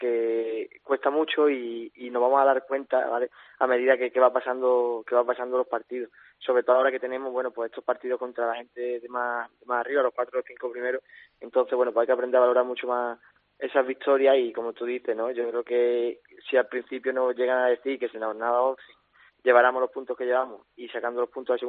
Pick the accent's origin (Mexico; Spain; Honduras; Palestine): Spain; Badajoz, Extremadura; Sí, yo soy de Badajoz